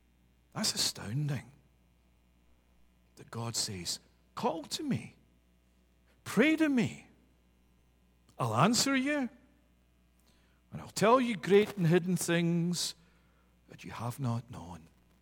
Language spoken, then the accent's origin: English; Glasgow, Scotland, United Kingdom; accent: Glasgow; you don't hear the Glasgow accent, you don't hear the fact that I'm originally from Scotland